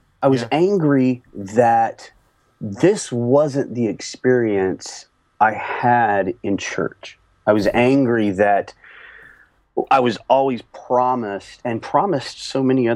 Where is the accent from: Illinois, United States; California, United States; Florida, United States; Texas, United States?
Texas, United States; Baytown; In a suburb of Houston, in Baytown.